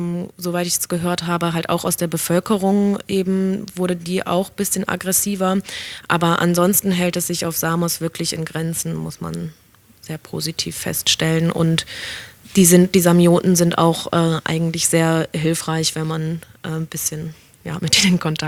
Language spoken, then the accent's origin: German; Germany; besonders auch als Deutsche da irgendwie hinzukommen und die große Helferin zu spielen